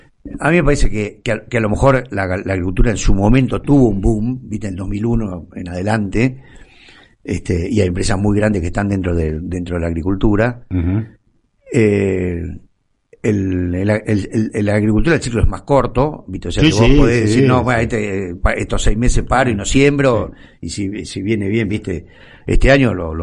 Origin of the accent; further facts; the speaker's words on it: Argentina; un país ganadero como la Argentina, porque somos ganaderos